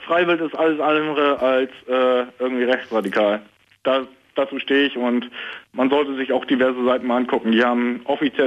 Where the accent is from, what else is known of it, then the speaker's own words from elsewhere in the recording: East Germany, Germany; now in Hamburg, Germany; Ich bin aus dem Osten nach Hamburg gegangen